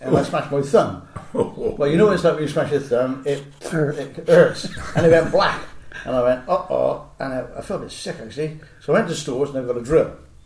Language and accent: English; United Kingdom; now in New Zealand; I went and had my hair cut in a barber's in New Zealand, and obviously my accent. I wasn't talking like a dragon now. I was British.